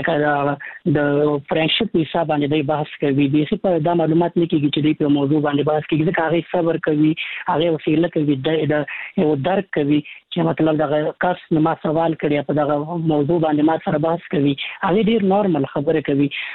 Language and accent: Pashto; Afghanistan; بلکه موږ په خصوصا په افغانستان اتباعو کې یو مشکل دا دی